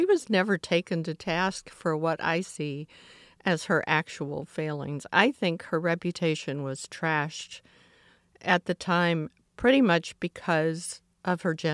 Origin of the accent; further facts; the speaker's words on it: Atlanta, Georgia, United States; And I remember as a child growing up in Atlanta in the 60s